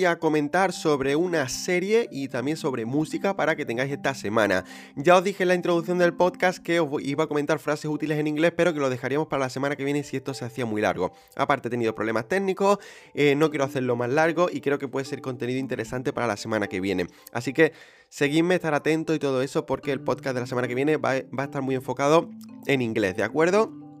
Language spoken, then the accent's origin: Spanish; Andalusia, Spain; accent: Andalusian; nuestro acento andaluz, que tan especial es